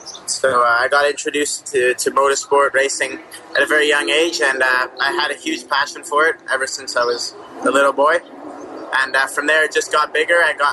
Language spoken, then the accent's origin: English; Quebec, Canada; So, exactly like you said, I'm from Quebec, Canada. I'm 16 years old